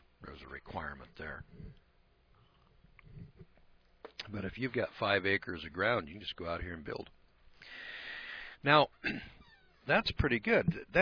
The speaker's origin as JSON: {"language": "English", "region": "California", "country": "United States", "tie": "born or raised there", "moved": "as an adult", "lives_now": "Idaho, United States", "said": "In fact, I'm from California. I was born there, and then I lived there, did business in California. And back in 1972, I took a look at the business atmosphere in California, and I said, enough's enough, and I moved to Idaho."}